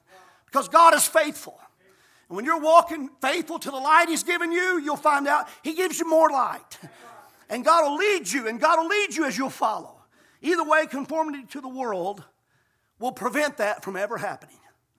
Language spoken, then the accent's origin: English; the South, United States; that we grew up here in the South hearing about